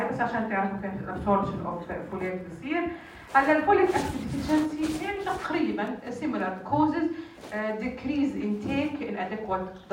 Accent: Jordan; زي الترند اللي صار عندنا بالاردن قبل تقريبا 10 سنين

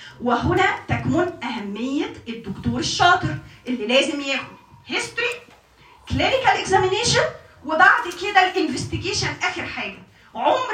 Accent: Egypt; فطبعا عندنا في مصر بحيرات وبحار كتير

